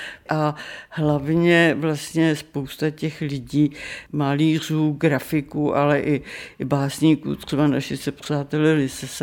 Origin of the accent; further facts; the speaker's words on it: Prague, Czechia; Já jsem narozená v Praze a jsem Pražák. Já skutečně jsem nikdy v životě nemohla emigrovat, protože já, když jsem dlouhou dobu mimo Prahu, tak dostanu to, čemu Němci říkají Heimweh